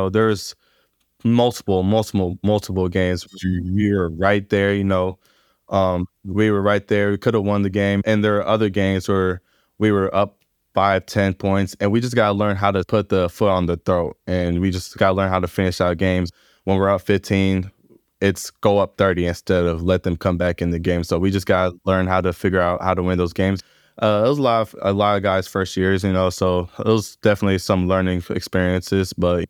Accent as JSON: {"language": "English", "town": "Omaha", "region": "Nebraska", "country": "United States", "tie": "born or raised there", "said": "especially growing up in Omaha, Nebraska. It's not very likely to see somebody go to the NBA from Omaha."}